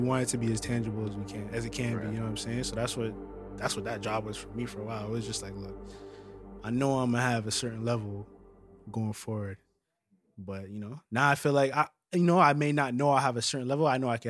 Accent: Jamaica; I'm a Jamaican

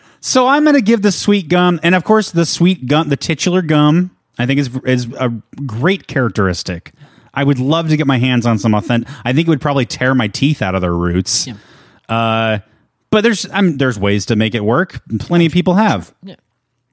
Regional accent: Pinehurst, North Carolina, United States; I grew up in the Sand Hills region of North Carolina.

